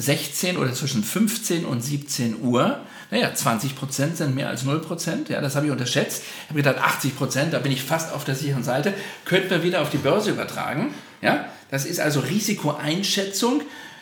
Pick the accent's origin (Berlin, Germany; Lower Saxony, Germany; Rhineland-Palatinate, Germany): Berlin, Germany; wo ich als Berliner dann am Ende durchlaufe.